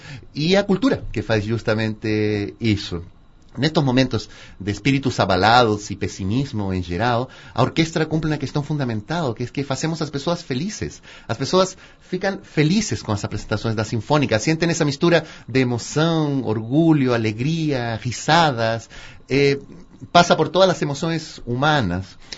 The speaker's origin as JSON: {"language": "Portuguese", "town": "Santiago", "region": "Santiago Metropolitan Region", "country": "Chile", "tie": "born or raised there", "second_language": "Portuguese", "moved": "yes", "lives_now": "Brazil", "said": "eu sou do Chile, de Santiago, criado e mal criado lá. Estou há uns 12, 13 anos aqui no Brasil. Eu vim em 2005 ao Festival de Campos de Jordão, como aluno do festival"}